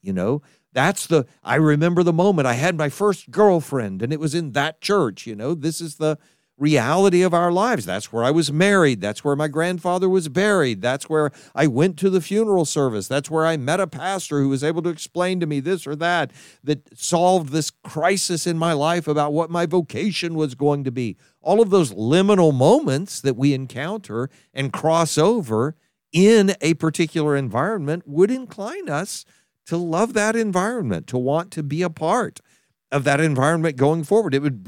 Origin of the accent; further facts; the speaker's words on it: Texas, United States; and I know this one because I'm from Texas, state pride, and the jokes we tell about that.